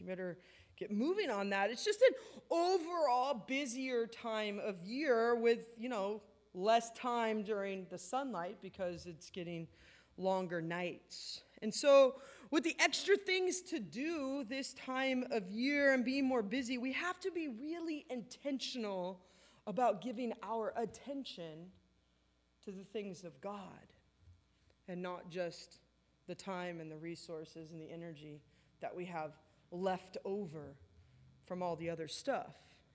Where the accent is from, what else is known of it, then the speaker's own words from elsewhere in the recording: Anaheim, California, United States; I grew up in Anaheim, right down the road from you guys, right in the shadow of Angel Stadium.